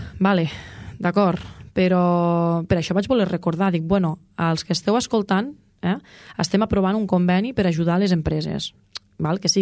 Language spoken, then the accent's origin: Catalan; Catalonia, Spain; nosaltres som catalans, defensem el català ultrança